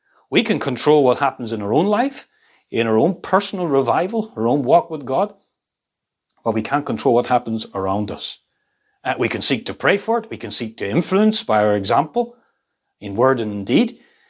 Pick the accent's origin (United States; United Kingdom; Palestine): United Kingdom; Northern Ireland; The church that I grew up in Northern Ireland, when I went there as a boy